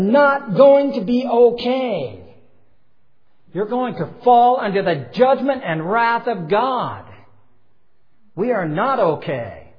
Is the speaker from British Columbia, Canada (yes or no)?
yes; Vancouver, British Columbia, Canada; Escort Services in Vancouver, my hometown. I've lived there my entire life.